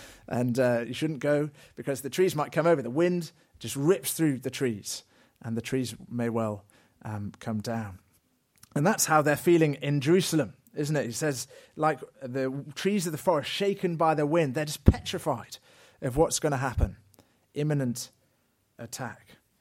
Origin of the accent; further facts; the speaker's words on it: England, United Kingdom; now in Belgium; I come from England, so I'm not very surprised by the rain in Belgium.